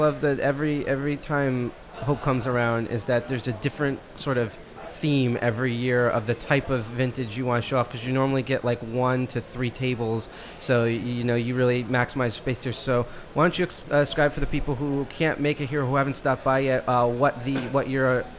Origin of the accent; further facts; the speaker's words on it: New Jersey, United States; I believe it's Morristown, because I'm from New Jersey, so...